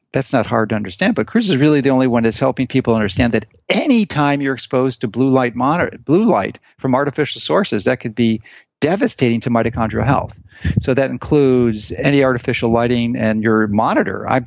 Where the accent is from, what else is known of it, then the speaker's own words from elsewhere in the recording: Chicago, Illinois, United States; moved away as an adult; now in Florida, United States; So I was born and raised in Chicago. I did all my formal education from kindergarten to postgraduate residency training within the Chicago city limits.